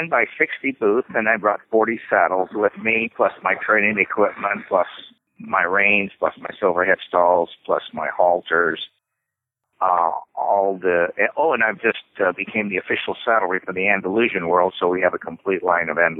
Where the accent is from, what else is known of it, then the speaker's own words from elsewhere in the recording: Albuquerque, New Mexico, United States; when I was growing up in Albuquerque, New Mexico, I just had a desire for horses.